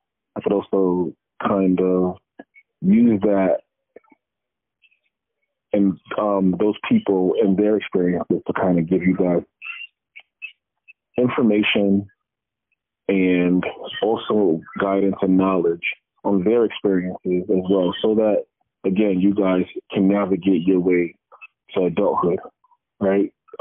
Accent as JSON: {"language": "English", "town": "Brooklyn", "region": "New York", "country": "United States", "tie": "born or raised there", "also_born_or_lived": "Providence", "said": "Originally, my parents are from Nigeria, and I was born in the United States, Providence, Rhode Island, but I was raised in Brooklyn, New York."}